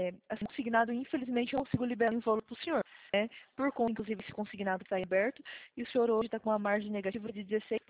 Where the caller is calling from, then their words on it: Dourados, Mato Grosso do Sul, Brazil; Eu falo aqui de Dourados, Mato Grosso do Sul.